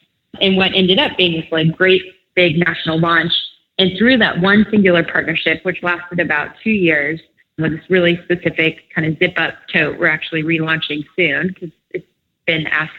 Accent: Texas, United States; I grew up in Texas.

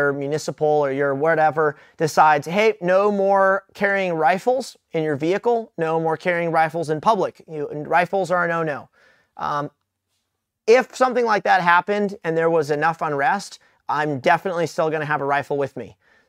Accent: United States; I'm not from around there. I didn't have a South African accent in Kenya, you know. I'm obviously an American, you know, in Africa.

